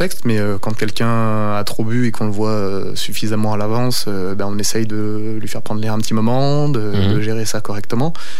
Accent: Larajasse, Auvergne-Rhône-Alpes, France; je suis originaire de l'Arajas. Mmh. Voilà, et puis donc du côté de mon père et du côté de ma mère de Saint-Martin, donc très local.

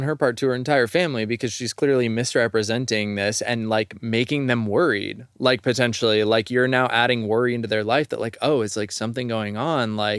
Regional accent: Idaho, United States; growing up in Idaho and around a lot of kind of like conservative, like Christian evangelical type things

